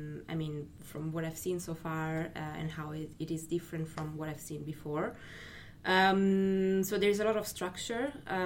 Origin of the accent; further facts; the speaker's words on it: Italy; I'm Italian